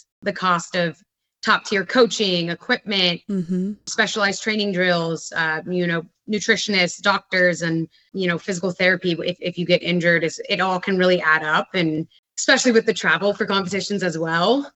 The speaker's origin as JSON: {"language": "English", "region": "Florida", "country": "United States", "tie": "born or raised there", "said": "I grew up in Florida, born in South Florida, and I had five older siblings."}